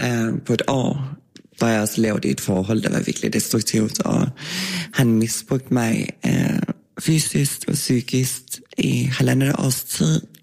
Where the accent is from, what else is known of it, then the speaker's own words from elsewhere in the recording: Sweden; Danish is a second language; moved away; Jeg er født i Sverige og opvokset i Sverige, hvor jeg kom fra en lille landsby på landet med så 1500 mennesker, der boede